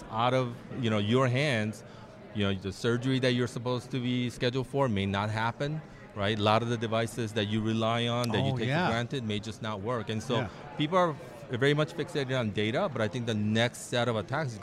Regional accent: California, United States; I'm from the Bay Area, we have a Tesla manufacturing plant there.

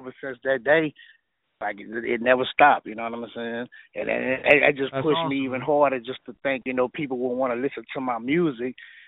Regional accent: Jennings, Louisiana, United States; also born or lived in Baton Rouge; Man, I'm from Jennings, Louisiana, man. Born and raised. I grew up in Baton Rouge. Few years, you know what I'm saying?

